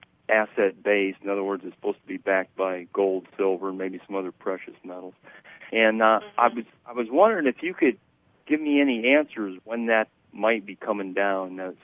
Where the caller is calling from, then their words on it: Ohio, United States; I'm calling from Ohio.